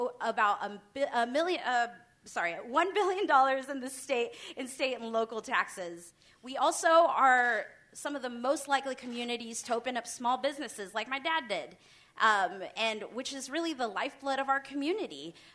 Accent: Oregon, United States; I mean, I have loved growing up in Oregon. I've loved being here. Our family loves this state.

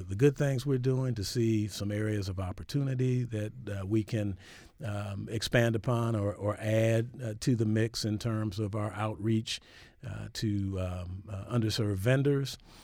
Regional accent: Detroit, Michigan, United States; I grew up in Detroit, Michigan, right.

